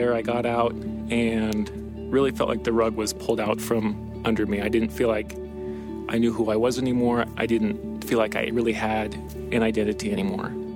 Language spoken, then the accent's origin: English; Bozeman, Montana, United States; I grew up in Bozeman. Grew up in the faith, so I was really brought up learning the doctrines of the faith